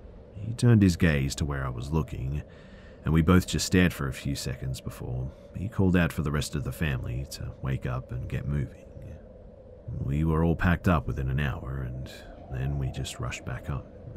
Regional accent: West Palm Beach, Florida, United States; mudding in the Royal Palm Mudflats in Royal Palm Beach, Florida, aka part of the Palm Beach County. I grew up in West Palm Beach.

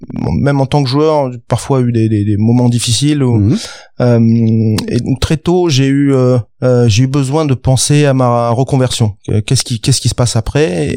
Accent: Auvergne-Rhône-Alpes, France; Voilà, je suis auvergnat d'origine.

